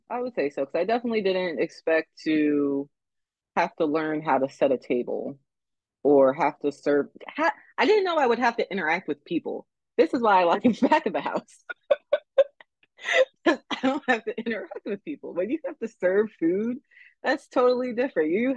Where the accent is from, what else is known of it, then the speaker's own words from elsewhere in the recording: New Castle, Delaware, United States; I live in Delaware. I grew up in Newcastle, Delaware. And Delaware is definitely a state where you need to have a car in order to really get around.